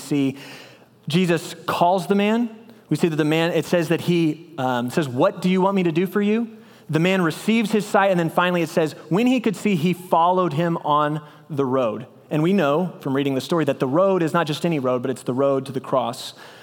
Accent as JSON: {"language": "English", "town": "Belton", "region": "Texas", "country": "United States", "tie": "born or raised there", "said": "I'm a preacher's kid. I grew up in Belton, Texas, and my dad got the preaching job at the Lake Jackson Church of Christ when I was about to be a sophomore in high school. So we moved to Lake Jackson"}